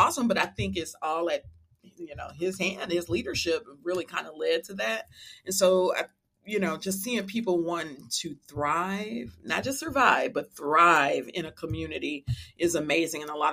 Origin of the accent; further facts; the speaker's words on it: Illinois, United States; now in Memphis, United States; I would say implants to the Memphis community. I actually grew up in Illinois. So